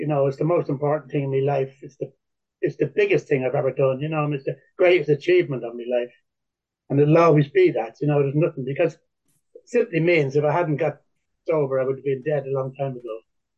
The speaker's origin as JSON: {"language": "English", "town": "Dublin", "region": "Leinster", "country": "Ireland", "said": "I come from Dublin. I'm 73 years of age."}